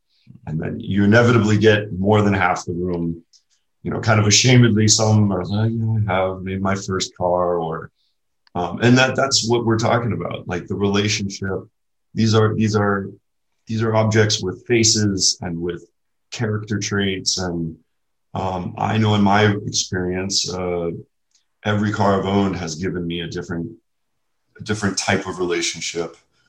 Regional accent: New Orleans, Louisiana, United States; I was raised in New Orleans, Louisiana, and this was about the year we had the big hurricane, 2005, 2006

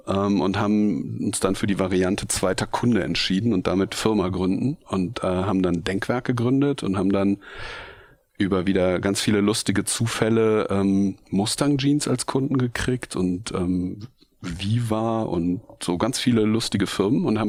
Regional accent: Bergisch Gladbach, North Rhine-Westphalia, Germany; also born or lived in Cologne; Ich bin geboren in Köln und aufgewachsen in Bergisch Gladbach, so ein kleiner Ort neben Köln. Dann zum Studieren nach Köln gegangen

